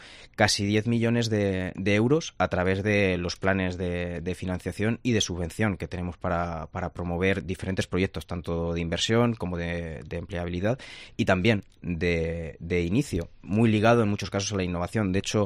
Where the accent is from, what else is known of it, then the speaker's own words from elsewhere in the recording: Castilla-La Mancha, Spain; ya que vengo de nuestro campo de Montiel, una de esas zonas que necesita ayuda.